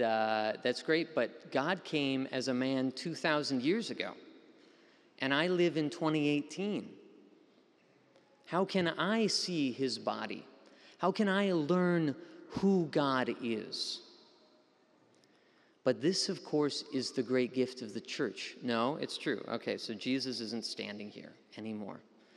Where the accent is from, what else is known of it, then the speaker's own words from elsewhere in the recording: Minnesota, United States; also born or lived in Bismarck, United States; This was my home parish when I lived in Bismarck. I'm from Minnesota, but I came out here to work after college, and I came to the cathedral.